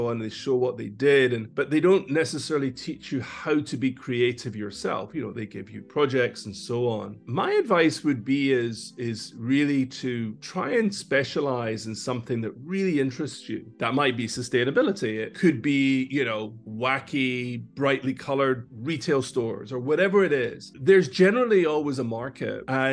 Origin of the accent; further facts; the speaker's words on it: Glasgow, Scotland, United Kingdom; so I'm originally from Glasgow, which is in Scotland.